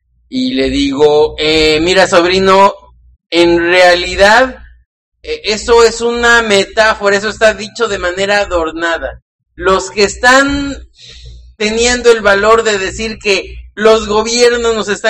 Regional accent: Mexico; como mexicanos, así de descreídos estamos acerca de los políticos

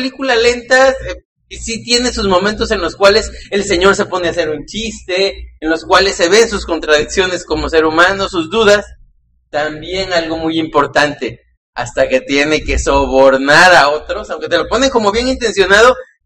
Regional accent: Mexico; como mexicanos, así de descreídos estamos acerca de los políticos

